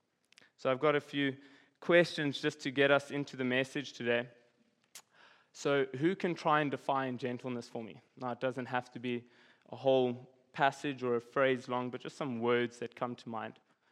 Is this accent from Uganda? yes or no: no; South Africa; So you guys, you heard that I'm from South Africa, so I can't get any critiques on my accent. I'm not from around here.